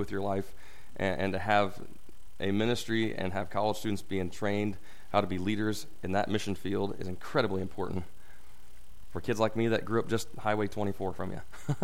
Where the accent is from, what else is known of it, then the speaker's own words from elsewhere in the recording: Farmington, Illinois, United States; because I'm originally from Farmington, Illinois, kind of familiar with this territory.